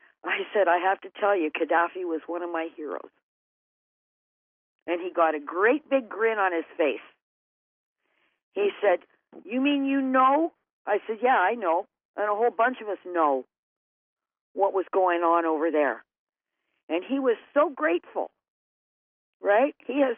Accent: Canada; quite frankly, I think we're above that as a nation, and I think Canadians ought to stand up and say so.

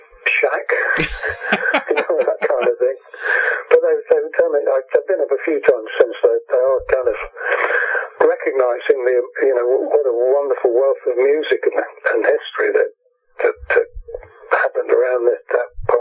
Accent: Ireland; I'm Irish. I come from Ireland.

